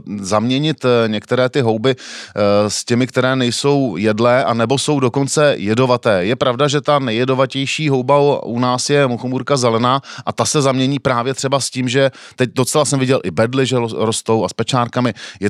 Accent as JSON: {"language": "Czech", "region": "South Bohemian Region", "country": "Czechia", "said": "Já mám zprávy z jižních Čech, odkud pocházím a kde žiju"}